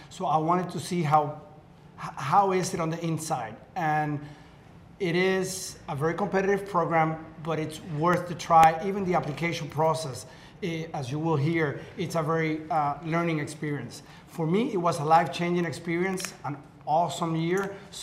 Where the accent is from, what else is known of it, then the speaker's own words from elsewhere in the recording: Puerto Rico; born there; moved away as an adult; I was born in Puerto Rico, came here to Georgetown as an undergrad, and then did law school at Stanford.